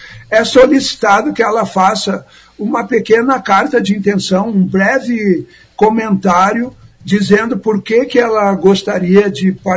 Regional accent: Porto Alegre, Rio Grande do Sul, Brazil; now in Maringá, Brazil; Eu sou de Porto Alegre e me mudei para Maringá há pouco tempo, assim. Estou há 4, 5 meses aqui na cidade.

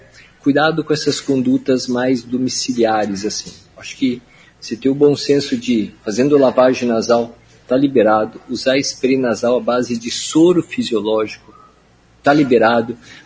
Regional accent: Campo Mourão, Paraná, Brazil; eu sou natural de Campo Mourão. A mamãe sempre fala, que é aí do lado de Maringá

